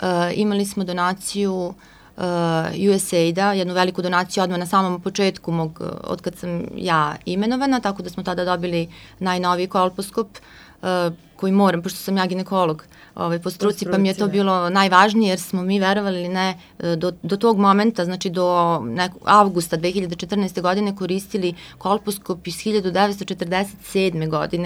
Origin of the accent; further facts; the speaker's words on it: Serbia; da pratimo sve trendove koji su i u svetu i kod nas u Republici Srbiji.